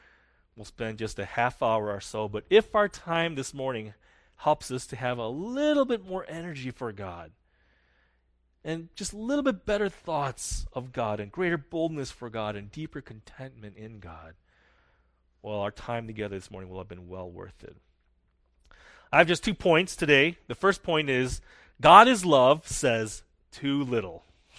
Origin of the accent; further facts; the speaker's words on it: United States; So I'm American. But that statement by itself is also incomplete because the fact is, I'm actually both. I'm Korean and American.